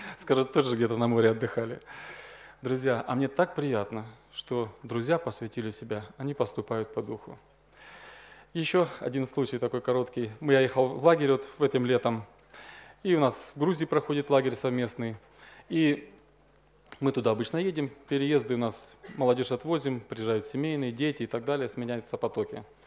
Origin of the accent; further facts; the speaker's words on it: Russia; Я говорю, ну вообще номера армянские, но мы из России.